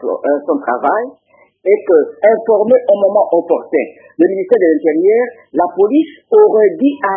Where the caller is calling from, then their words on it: Kisangani, Orientale, DR Congo; pourquoi ne pas ramener nos compatriotes chez nous, à Kinshasa ou ailleurs